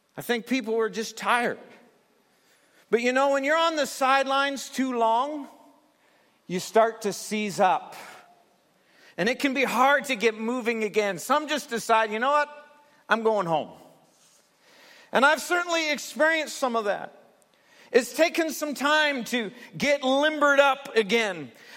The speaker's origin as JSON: {"language": "English", "country": "Canada", "said": "Shinny is the game that we play as Canadians."}